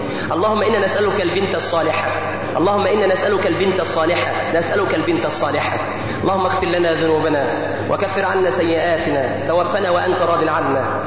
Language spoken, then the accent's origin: Arabic; Egypt; عندنا في مصر، هناك علم في مصر